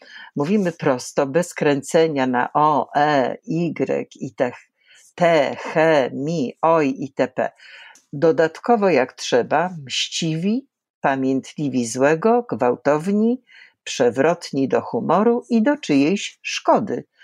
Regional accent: Kuyavian-Pomeranian Voivodeship, Poland; trzeba urodzić się Kujawiakiem. Mało tego, ja pochodzę z fizjografii goplańskiej, a więc rdzenia, z którego zasiedlono całe Kujawy. Jesteśmy, mówiąc wprost, diabłami.

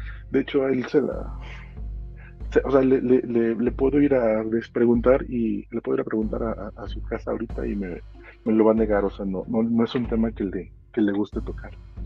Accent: Veracruz, Mexico; yo soy del estado de Veracruz.

